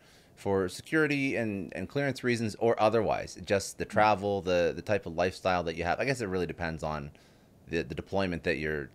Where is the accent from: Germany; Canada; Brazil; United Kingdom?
Canada; So I'm Canadian.